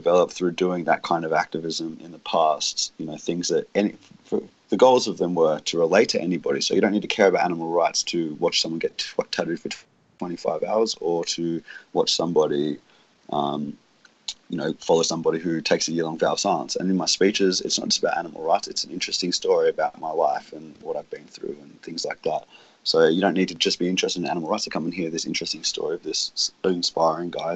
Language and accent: English; Australia; inside my home country, Australia, which is supposed to be one of the most humane, ethical treating of animals country in the world.